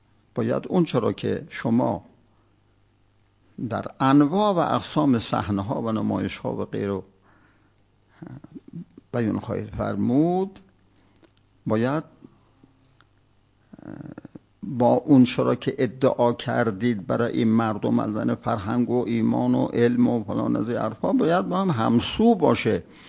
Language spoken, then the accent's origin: Persian; South Khorasan, Iran; چون ما ایرانیم، ایران انقلابی،